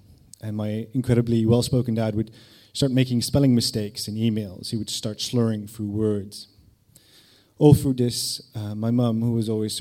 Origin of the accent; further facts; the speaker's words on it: Netherlands; I was from Holland, I was living there with my mum, and I would visit my dad in various cities in the UK, such as Manchester, Woking, Lansing, my favourite, near Brighton.